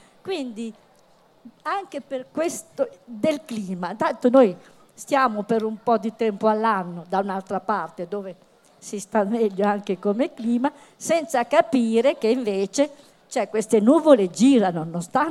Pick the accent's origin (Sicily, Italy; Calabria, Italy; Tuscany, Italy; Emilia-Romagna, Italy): Emilia-Romagna, Italy; Bologna; vengo da Bologna.